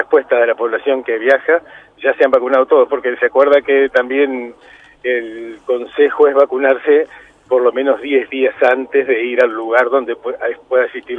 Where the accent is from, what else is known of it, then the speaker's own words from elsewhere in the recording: Uruguay; así somos los uruguayos.